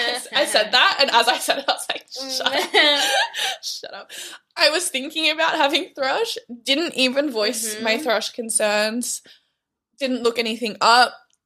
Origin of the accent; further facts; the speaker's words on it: Canada; I'm from Canada and I was in Australia as a nanny back in 2018.